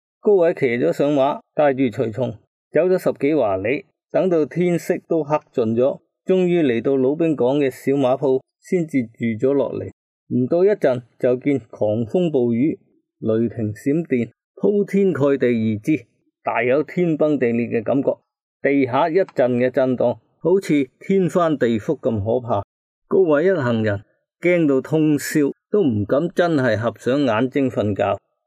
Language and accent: Cantonese; Guangdong, China; 我哋广东人就叫呢啲做俗语啊。